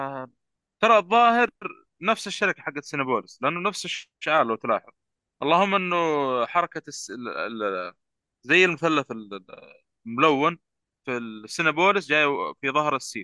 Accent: Kuwait; فالبدري يقول هذه عندنا في الكويت

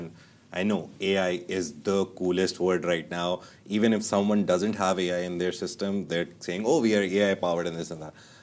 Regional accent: Pakistan; I'm from Pakistan.

